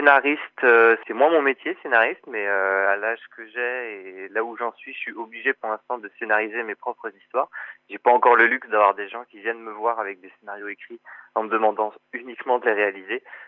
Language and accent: French; Saint-Jean-de-Monts, Pays de la Loire, France; je suis originaire de Saint-Jean-de-Monts, je suis montois. Donc, il y avait évidemment la tâche du fait que j'ai grandi là-bas et du fait que j'ai mes repères là-bas.